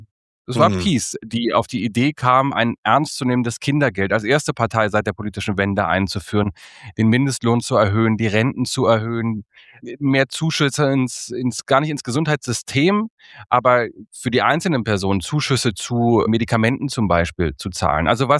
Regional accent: East Germany, Germany; also auch ich komme aus dem Osten, auch meine Familie hat das erlebt

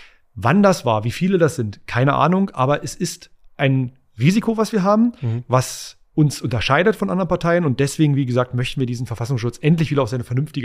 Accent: Saxony-Anhalt, Germany; Ich meine, ich komme aus Sachsen-Anhalt

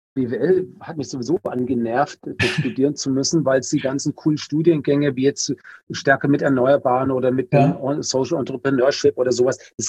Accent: Coburg, Bavaria, Germany; ich selber habe nie in Freiburg gelebt, aber meine ganze Verwandtschaft, Familie ist aus Freiburg und ich bin in Coburg, also in Oberfranken, aufgewachsen.

